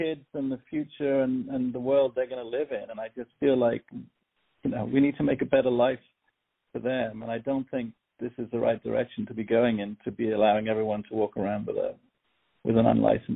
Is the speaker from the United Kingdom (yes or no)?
yes; United Kingdom; we were brought up in a country where, you know, you have to have a license for a gun and you lock it up when you're not using it.